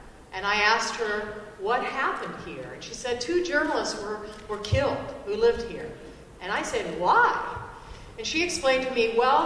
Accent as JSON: {"language": "English", "region": "Kansas", "country": "United States", "tie": "born or raised there", "said": "As a child, I grew up mostly in Kansas."}